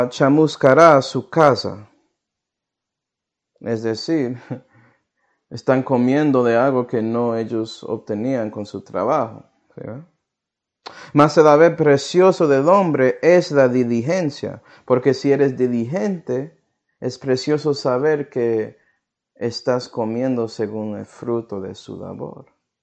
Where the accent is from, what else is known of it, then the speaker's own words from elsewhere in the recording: United States; born there; porque nací en América, un lugar que ya tenía el sistema de...